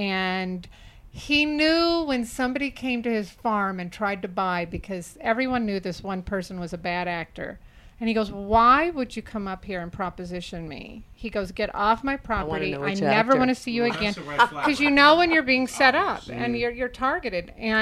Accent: Charleston, Arkansas, United States; Senator Dale Bumpers is from the little bitty hometown that I grew up in, Charleston, Arkansas, population 2000

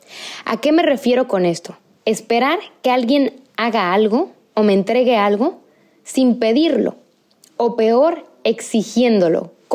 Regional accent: Mexico; Yo, por ejemplo, que soy de México

